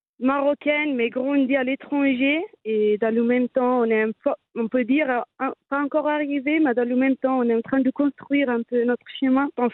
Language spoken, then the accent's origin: French; Italy; accent: Italian; French is a second language; now in France; je suis installée entre l'Italie et la France. Tout d'abord, je m'excuse aussi pour mon petit accent italien.